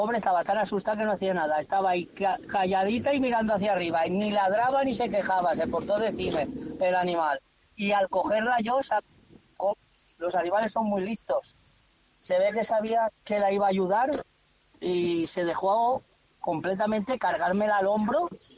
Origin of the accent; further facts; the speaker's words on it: Valencia, Valencian Community, Spain; No, nosotros somos de Valencia.